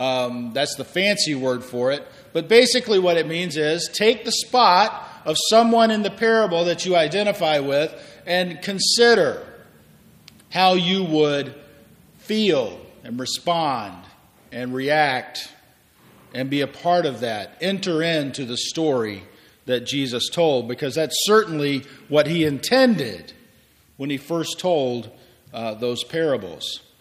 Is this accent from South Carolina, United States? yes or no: no; Griffin, Georgia, United States; But sometimes I just go right back to my youth group experience back in my hometown of Griffin, Georgia, at the First Presbyterian Church there.